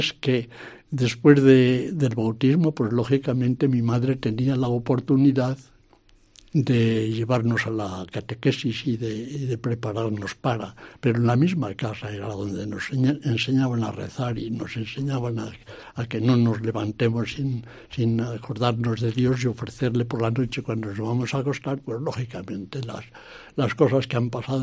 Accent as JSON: {"language": "Spanish", "town": "Pinar Negrillo", "region": "Castile and León", "country": "Spain", "tie": "born there", "said": "Mi familia es, pues claro, es de un pueblo pequeñito aquí de Segovia, junto a lo central de Segovia. Y entonces se llama Pinar Negrillo, el pueblo mío donde yo nací."}